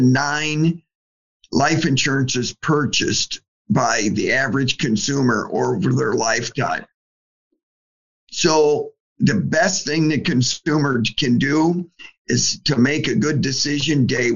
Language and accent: English; Omaha, Nebraska, United States; I grew up in Omaha. And so I've always been in Nebraska.